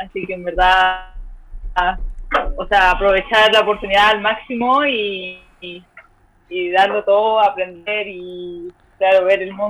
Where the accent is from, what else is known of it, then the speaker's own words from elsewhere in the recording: Santiago, Santiago Metropolitan Region, Chile; No, yo soy de Santiago.